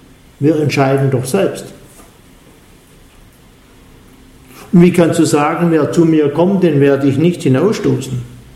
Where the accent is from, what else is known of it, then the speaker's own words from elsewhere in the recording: Baden-Württemberg, Germany; Also ich übersetze so als Schwabe auch gerne mit Brudle.